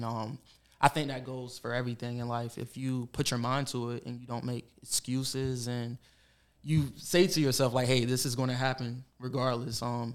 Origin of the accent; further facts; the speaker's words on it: Wilmington, North Carolina, United States; So I grew up, I'm from Wilmington, born and raised.